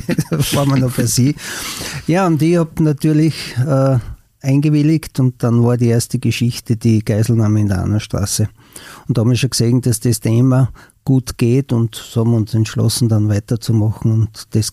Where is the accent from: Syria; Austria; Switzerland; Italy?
Austria; Fischbach, Styria; Ich bin in Fischbach in Oststeiermark aufgewachsen.